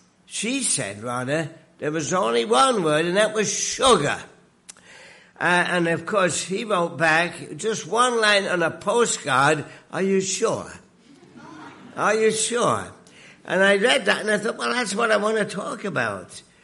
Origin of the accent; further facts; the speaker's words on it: United Kingdom; now in Canada; I come from the United Kingdom many years ago, but I keep the remnants of my accent.